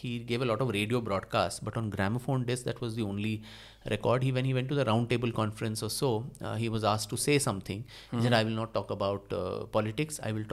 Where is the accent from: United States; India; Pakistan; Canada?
India; as a student of music, as a student of history, and more so as an Indian, I think it was deeply embarrassing for me to tell them that, no, we don't have one such institution.